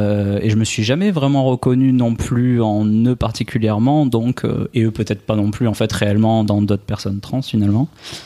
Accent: Albi, Occitanie, France; now in Nice, France; moi je suis originaire d'Albi à la base, à côté de Toulouse, mais en ce moment j'habite à Nice.

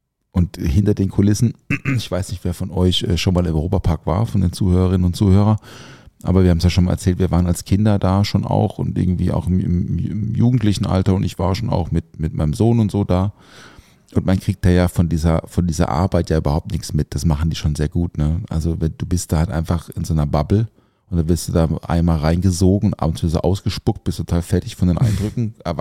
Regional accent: Schutterwald, Baden-Württemberg, Germany; vor allem ist er halt aus meiner Heimat.

